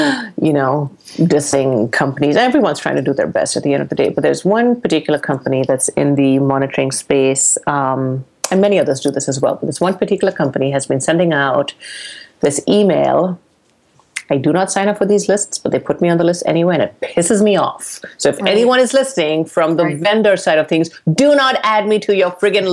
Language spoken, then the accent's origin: English; India; accent: Indian; That's by my educated Indian accent.